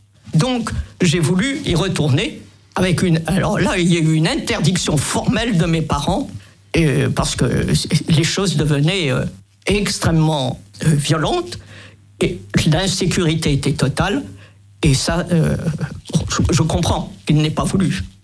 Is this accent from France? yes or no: no; Algiers, Algiers Province, Algeria; j'étais de Babeloine